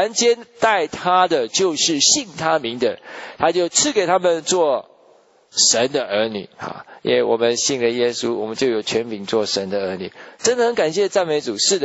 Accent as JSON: {"language": "Chinese", "country": "Taiwan", "said": "特别是咱们从台湾来的哈"}